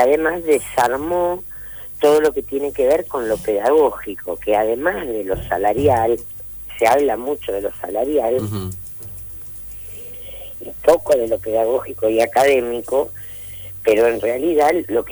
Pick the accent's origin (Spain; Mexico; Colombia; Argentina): Argentina; Santa Fe; yo soy santafesina